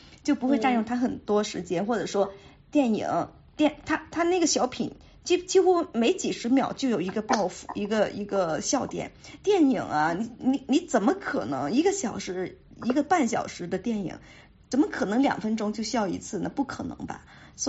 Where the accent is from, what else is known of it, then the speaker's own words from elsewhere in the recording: Guangdong, China; 虽然我在广东长大